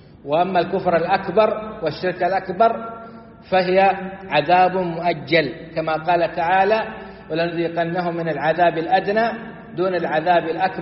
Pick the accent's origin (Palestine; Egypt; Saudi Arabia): Saudi Arabia; بلادنا السعودية